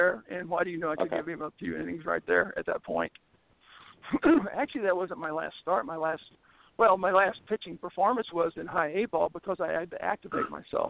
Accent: Missouri, United States; I grew up in the Boot Hill, and it sticks down into Arkansas.

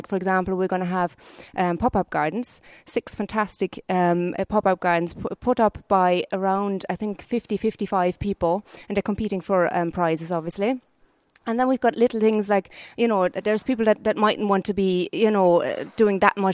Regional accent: Hesse, Germany; English is a second language; now in Ireland; you might hear the accent, I'm actually not Irish myself. So I'm originally from Germany, close to Frankfurt

